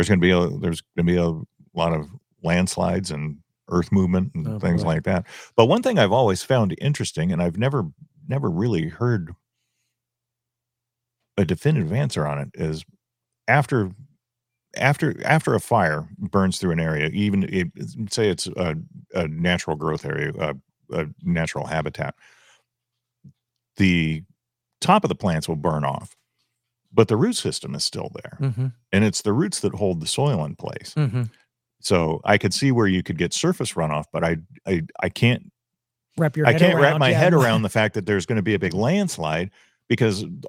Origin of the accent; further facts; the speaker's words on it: Bay Park, California, United States; Yeah, and I remember growing up in Bay Park.